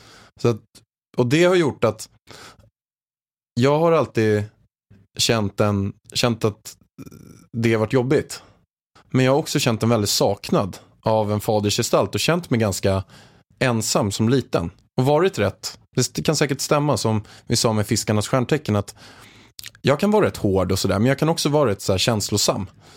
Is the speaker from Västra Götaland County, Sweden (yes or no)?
no; Haninge, Stockholm County, Sweden; Det är ju så att jag är uppväxt i Haninge i grunden, en förort utanför Stockholm. Med en lite halvstrulig uppväxt.